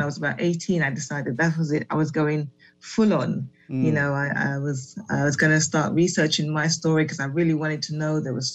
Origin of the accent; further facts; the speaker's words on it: London, United Kingdom; born and raised in London.